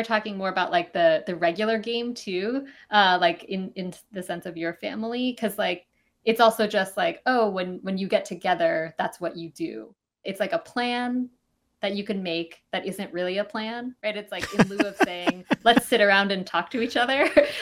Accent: Santa Monica, California, United States; I grew up in Santa Monica in Southern California. My family's from New Zealand.

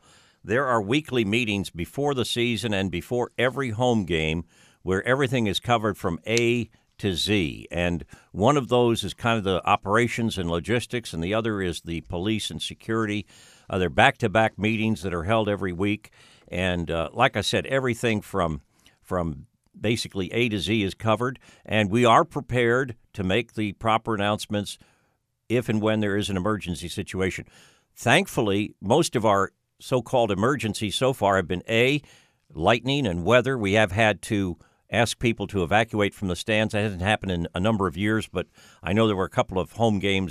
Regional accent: Pleasantville, New York, United States; I even played a little bit of ice hockey on a pond near where I grew up in Pleasantville, New York, which is about an hour north of Midtown Manhattan, New York City.

